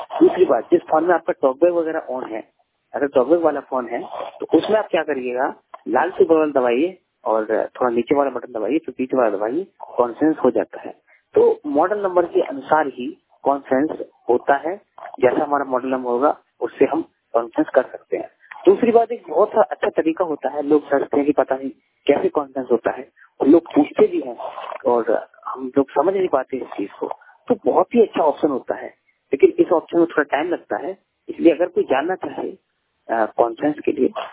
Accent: Budaun, Uttar Pradesh, India; बदायूं 100% बदायूं से, यूपी बदायूं, हमारा जिला बदायूं है यूपी से।

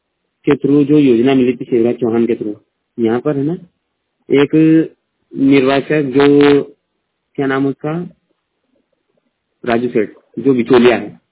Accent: Jaipur, Rajasthan, India; मैं जयपुर से बिलोंग करता हूँ।

